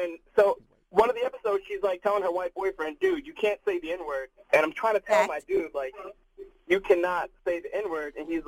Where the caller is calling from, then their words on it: Brockton, Massachusetts, United States; from Brockton, Massachusetts.